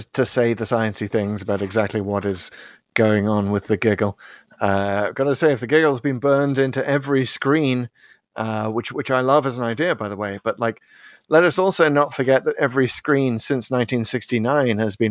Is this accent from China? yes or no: no; United Kingdom; now in United States; it was so weird coming to America as a Brit